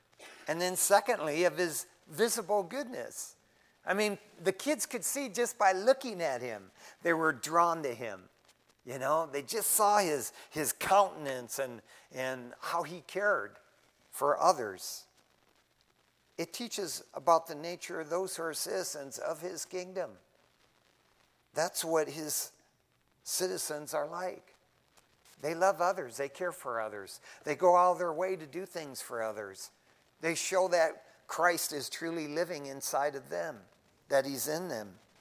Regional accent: Michigan, United States; growing up in Michigan, it's like we were in California already, just five, six blocks away.

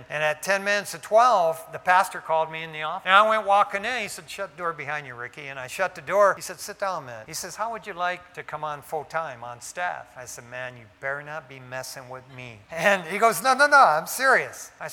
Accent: East Detroit, Michigan, United States; I was born and raised in East Detroit, Michigan. Grew up in Detroit.

